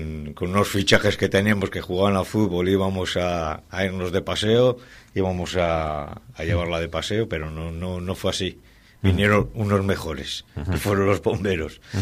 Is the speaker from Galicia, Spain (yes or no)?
no; Laredo, Cantabria, Spain; pero sí sabe que nosotros somos de Laredo.